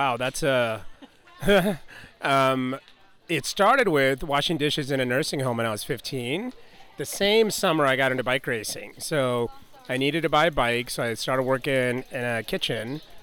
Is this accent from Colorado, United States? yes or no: yes; Colorado, United States; And I just so happened I grew up in Colorado with Jonathan Vauders.